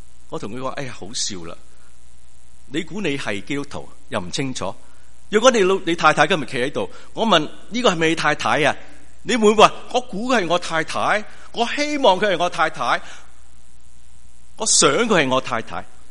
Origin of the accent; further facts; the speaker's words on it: Australia; 我喺澳洲长大，澳洲我哋好多羊嗰度。